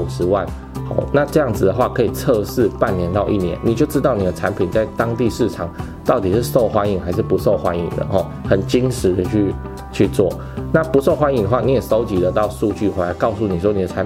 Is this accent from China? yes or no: no; Taiwan; 就是我们台湾人的不管是市场还是说这个经营层哦